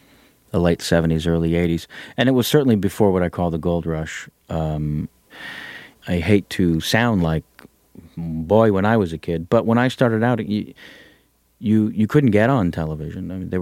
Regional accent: San Jose, California, United States; And where I grew up in San Jose, California, an hour south of San Francisco, there were no comedy clubs.

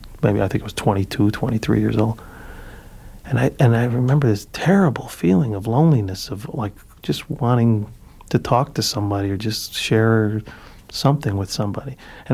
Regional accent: Cicero, Illinois, United States; born or raised there

